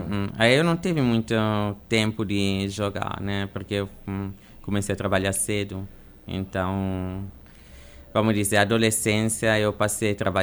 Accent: Sardinia, Italy; now in Germany; Eu saí da Sardenha porque fui obrigado, porque na minha terra tem só trabalho no verão.

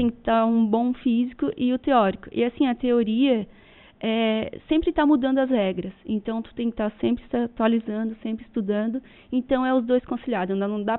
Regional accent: Aiurê, Santa Catarina, Brazil; now in Criciúma, Brazil; Eu sou lá do Airê, lá do pé da serra de Grão-Pará.

